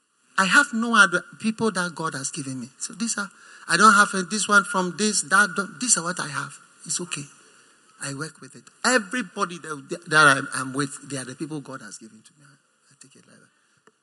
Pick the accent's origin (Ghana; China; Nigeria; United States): Ghana; If I was only an American, now look at me, I'm a Ghanaian. Ghanaian.